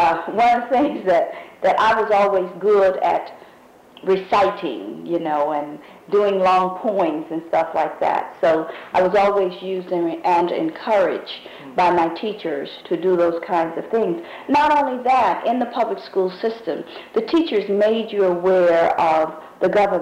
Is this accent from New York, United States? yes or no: no; Savannah, Georgia, United States; born there; I was born here in Savannah, Chatham County, on September 18th, 1944, so you can see I'm quite old. I was born on what they call the west side of town, in what is known as a section called Currytown.